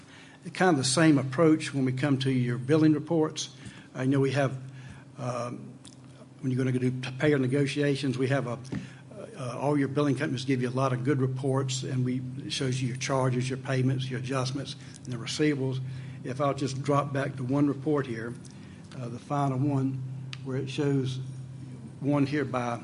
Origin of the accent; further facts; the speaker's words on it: South Carolina, United States; I'm from South Carolina.